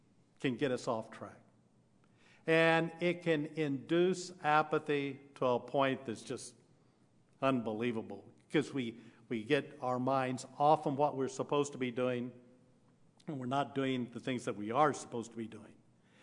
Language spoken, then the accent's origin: English; Arkansas, United States; Being a little boy growing up in Arkansas, my grandfather would take the plow and he'd go out there and plow up the fields